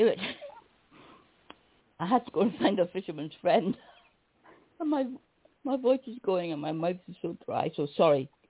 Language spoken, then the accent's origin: English; Scotland, United Kingdom; I know nothing of cowboys and things, obviously, being Scottish.